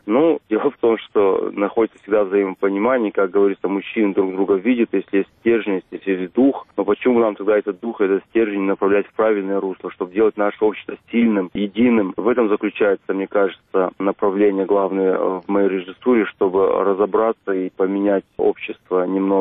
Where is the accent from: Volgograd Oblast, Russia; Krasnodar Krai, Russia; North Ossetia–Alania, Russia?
North Ossetia–Alania, Russia; Vladikavkaz; И, как ни странно, вот в Осетии эта тема была бы непонятна, потому что лично у нас вот в Осетии, во Владикавказе, в Северной Осетии, в Южной Осетии, у нас эта тема непонятна